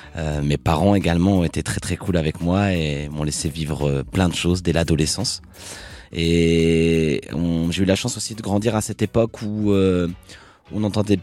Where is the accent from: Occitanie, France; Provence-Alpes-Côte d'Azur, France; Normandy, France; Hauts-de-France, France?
Normandy, France; Cuves; also born or lived in Avranches; 1987, un soir de très grand froid comme ma mère a l'habitude de dire. Et j'ai grandi dans un petit village qui s'appelle Cuve, dans le bocage normand, pas très loin d'Avranches, à 20 km.